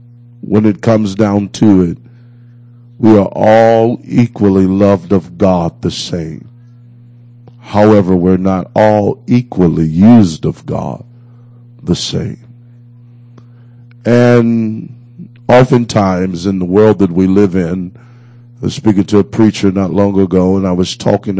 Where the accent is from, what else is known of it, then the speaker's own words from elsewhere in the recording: Indianapolis, Indiana, United States; I'm not from here. I'm from Indianapolis. I'm just a preacher.